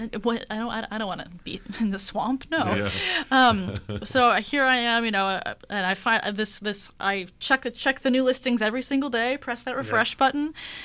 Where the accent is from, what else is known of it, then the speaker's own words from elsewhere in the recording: Kansas, United States; I'm originally from Kansas for I guess 4 years there in the middle.